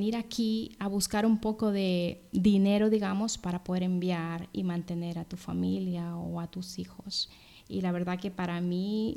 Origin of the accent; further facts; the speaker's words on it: Honduras; respecto a mi país de origen siempre dije de hace más de 20 años, algún día me gustaría hacer algo para los niños y niñas de Honduras